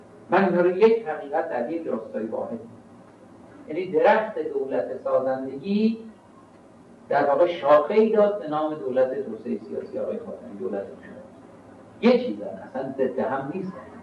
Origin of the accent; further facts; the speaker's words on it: Tehran, Tehran Province, Iran; من خب تو این شهر متولد شدم، قدیب رو یادمه تو تهران